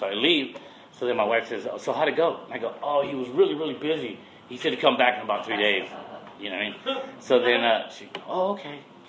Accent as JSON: {"language": "English", "town": "Santa Maria", "region": "California", "country": "United States", "tie": "born or raised there", "said": "my mom is from Mexico and my dad was from the Philippines, and I was born here in Santa Maria."}